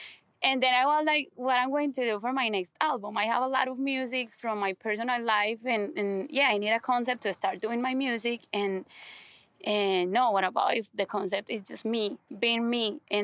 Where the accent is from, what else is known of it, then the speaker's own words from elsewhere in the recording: Colombia; I'm from Colombia